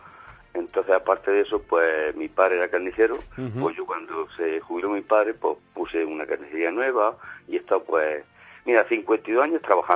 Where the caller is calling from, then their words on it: Yéchar, Region of Murcia, Spain; Pues justo un pueblecito chiquitito que se llama Yechas de Mula, Murcia.